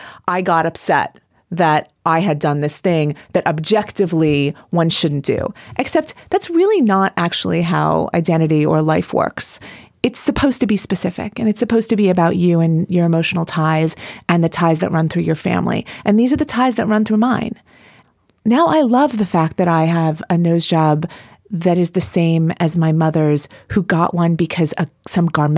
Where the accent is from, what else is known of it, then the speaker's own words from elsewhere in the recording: Lawrence, New York, United States; I grew up in the Five Towns in Lawrence.